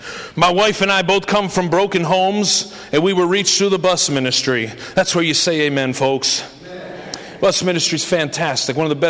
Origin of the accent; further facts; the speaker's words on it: Scranton, Pennsylvania, United States; also born or lived in Wilkes-Barre / Duryea; I was born in Scranton. Listen to me. I was born in Scranton. I was born again in Scranton. I was trained in Scranton, and I was ordained in Scranton. I've been here my whole life.